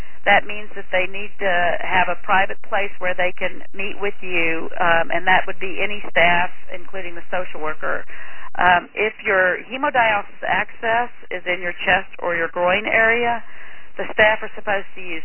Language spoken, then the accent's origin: English; the South, United States; And even though I'm from the South, I have a tendency to kind of talk fast